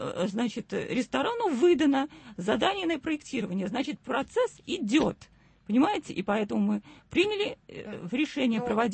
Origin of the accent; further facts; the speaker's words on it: Saint Petersburg, Russia; мы петербуржцы и ленинградцы.